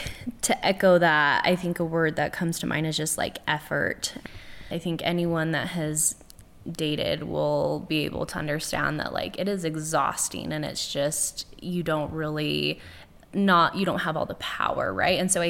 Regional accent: Utah, United States; Like, I grew up in Davis County

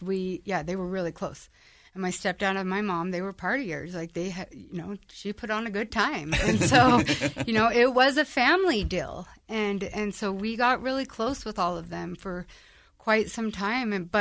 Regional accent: Ogden, Utah, United States; So I'm from Ogden. I was born and raised in the area of Ogden.

